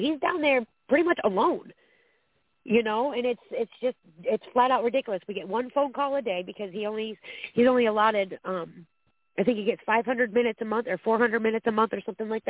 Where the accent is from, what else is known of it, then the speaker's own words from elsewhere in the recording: Ohio, United States; I'm from Ohio